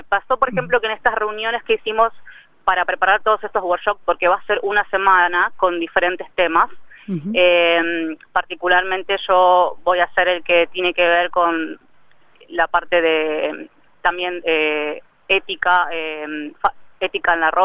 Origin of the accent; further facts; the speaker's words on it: Argentina; yo particularmente soy argentina